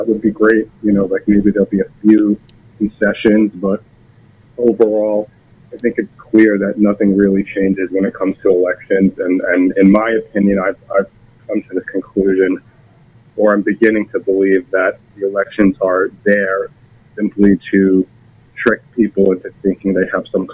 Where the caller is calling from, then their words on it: Long Island, New York, United States; calling from Long Island.